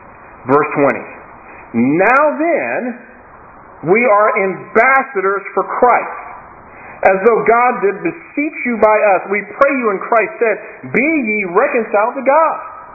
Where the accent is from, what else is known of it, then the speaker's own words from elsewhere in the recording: United States; born there; also born or lived in Canada; I was born in the United States, so I'm an American citizen by birth.